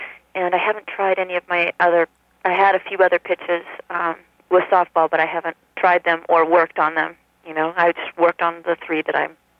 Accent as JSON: {"language": "English", "town": "Sacramento", "region": "California", "country": "United States", "tie": "born or raised there", "said": "I was supposed to try out right near my hometown in Sacramento"}